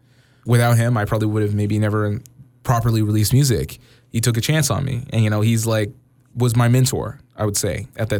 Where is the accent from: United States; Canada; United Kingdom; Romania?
Canada; Edmonton, Alberta; I'm not from Queens. I'm from Edmonton, you know, but I feel like I did it for where I'm from as well as somebody could